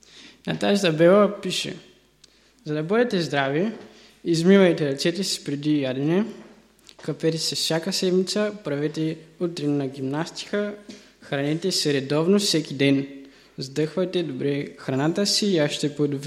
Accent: Ruse, Ruse Province, Bulgaria; от УИО, съм от Русе.

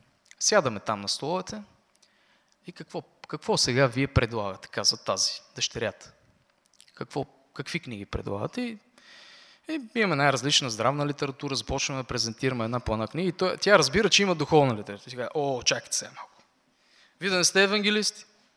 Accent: Vidin, Vidin Province, Bulgaria; От моя роден град във Видин.

